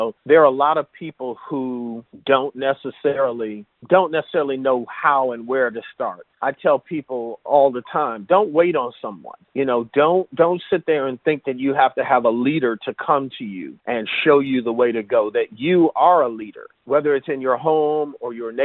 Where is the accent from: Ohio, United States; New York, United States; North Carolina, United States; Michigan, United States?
Michigan, United States; Detroit; So I am proud to say that I am from Detroit.